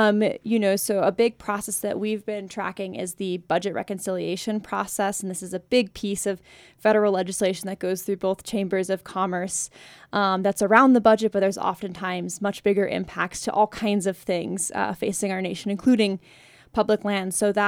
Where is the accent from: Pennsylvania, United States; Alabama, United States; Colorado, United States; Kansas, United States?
Colorado, United States; I grew up on Colorado's Front Range